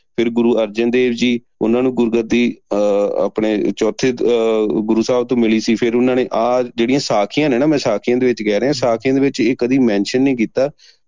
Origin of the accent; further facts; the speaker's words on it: Phagwara, Punjab, India; ਆਪਣੇ ਮੇਰੇ ਸ਼ਹਿਰ ਫਗਵਾੜੇ ਚ ਦੂਜੇ ਸ਼ਹਿਰ ਤੋਂ ਕੋਈ ਆਏ